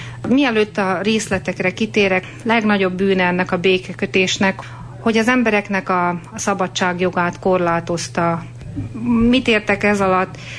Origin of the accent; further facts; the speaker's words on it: Felvidék, Slovakia; A kedves rádióhallgatók valószínűleg a nagy részük ismer, és tudják, hogy a Felvidékről származom, az Ipoly mellől. Tehát a mi községünkön nem folyik át az Ipoly, de az abból a régióból való vagyok.